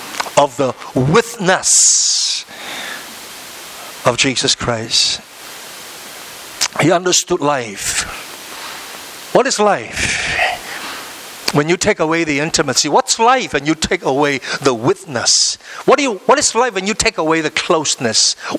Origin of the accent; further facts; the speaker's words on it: Ipoh, Perak, Malaysia; where are you from … I say, from Ipoh. The moment they hear that I'm from Ipoh, are you from St. Michael? I said, no.